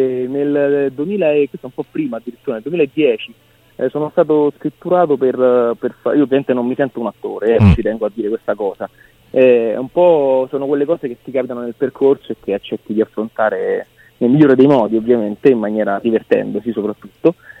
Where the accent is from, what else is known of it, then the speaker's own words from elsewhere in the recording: Rome, Lazio, Italy; Io sono romano, però mio padre è nato in questo paese che si chiama Radicofani, che è un posto in Val d'Orcia